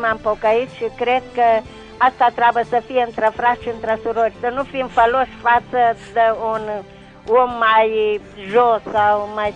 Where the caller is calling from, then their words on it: Fibiș, Timiș County, Romania; Din Fibiș.